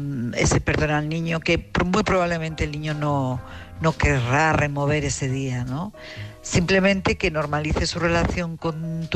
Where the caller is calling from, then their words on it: Madrid, Community of Madrid, Spain; de Madrid.